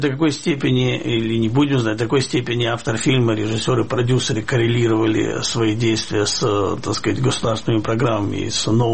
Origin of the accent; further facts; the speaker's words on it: Kyiv, Ukraine; скажу вам, как киевлянин, после Майдана событий 2014 года, когда я вышел в центр города